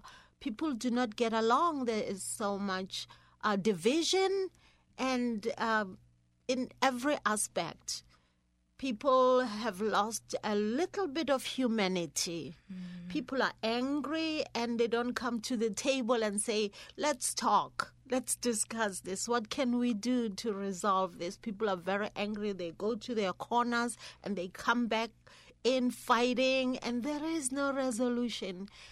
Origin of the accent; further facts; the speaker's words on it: South Africa; now in Grinnell, United States; I came from South Africa during the apartheid era, and where there was segregation, complete segregation, and I landed in Grinnell, where I was probably 1% of the community